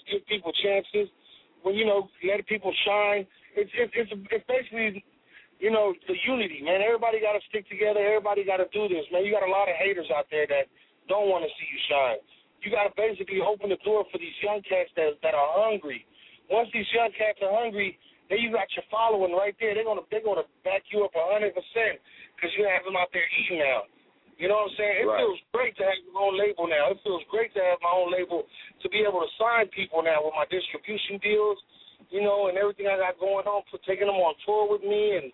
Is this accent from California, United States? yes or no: yes; Long Beach, California, United States; now in Las Vegas, United States; No, I'm from Long Beach, California, man, but Vegas is my second home. That's where I live, and I love the Vegas.